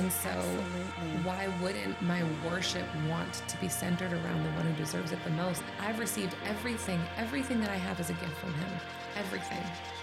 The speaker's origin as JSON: {"language": "English", "town": "Worcester", "region": "Massachusetts", "country": "United States", "tie": "born or raised there", "lives_now": "Whitinsville, United States", "said": "We've been living in Whitensville now for about 7 years. And before that, we lived in Douglas. But I was born and raised in Worcester. I lived in Worcester all my life."}